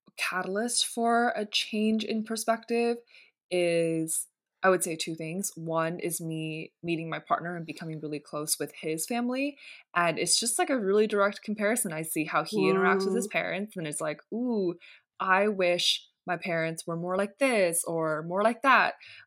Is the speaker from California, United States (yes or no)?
yes; California, United States; So I grew up in the Bay. My parents still live there.